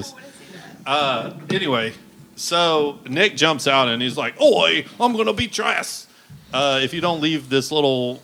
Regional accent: United Kingdom; I'm British. I want a Parliament, please.

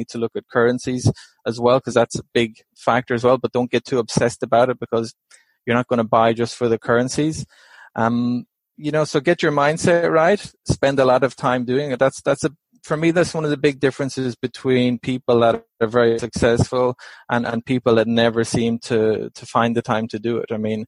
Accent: Ireland; I'm Irish originally.

